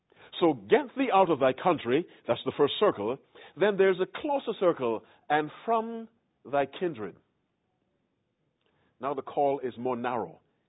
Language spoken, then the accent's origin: English; Barbados; moved away; where are you from originally? And I said, the West Indies, Barbados. And I haven't been there many years. The last time I was in Barbados was 1986.